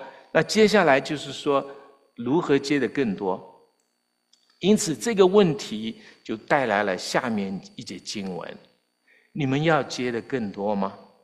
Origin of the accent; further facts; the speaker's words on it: Shanghai, China; now in United States; 那我是在城市里长大，我在上海长大